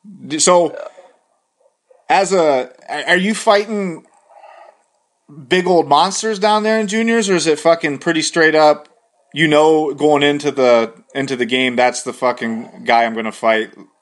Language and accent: English; Ohio, United States